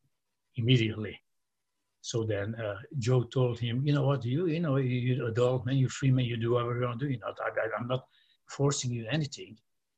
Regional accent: Romania; English is a second language; So I was competing in Las Vegas 1984 Mr. Universe. I was the first communist guy on stage, you know, from Romania. I was representing Romania.

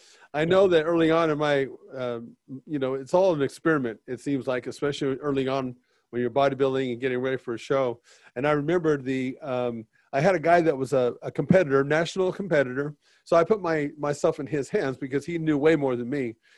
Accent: United States; we come from America and everything is pretty plentiful here, you know, and I was just a dumbass American over in Eastern Bloc country

